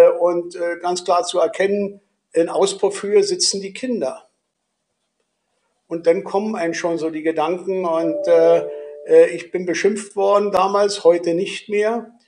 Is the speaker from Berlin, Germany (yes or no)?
yes; Berlin, Germany; als Berliner